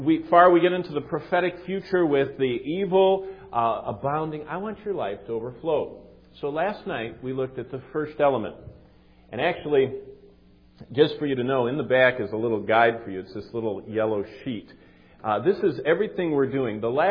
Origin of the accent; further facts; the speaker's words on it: Lansing, Michigan, United States; when I grew up in Lansing, we used to have three channels.